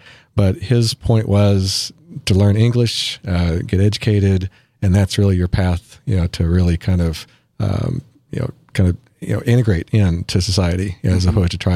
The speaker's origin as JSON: {"language": "English", "region": "Oklahoma", "country": "United States", "tie": "born or raised there", "said": "my background is I grew up in Oklahoma and, you know, just with being the youngest, we're literally on food stamps."}